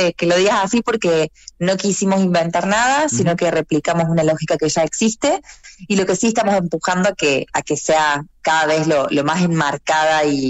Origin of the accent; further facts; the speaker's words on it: Argentina; now in Santiago, Chile; yo soy argentina, pero vivo en Chile, así que estamos acá en uno de nuestros países foco, así que estoy acá radicada en Santiago.